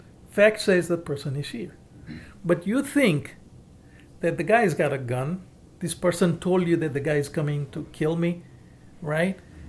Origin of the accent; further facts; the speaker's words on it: India; moved away; I remember when I came from India, that's about 40 years ago